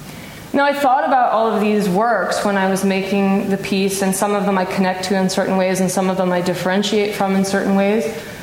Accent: Baltimore, Maryland, United States; I'm from Baltimore, Maryland.

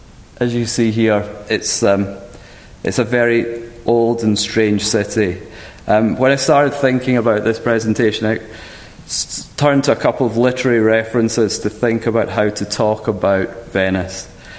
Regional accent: Scotland, United Kingdom; now in United States; As somebody's already noticed, I'm not from these parts. Yes, I'm Scottish

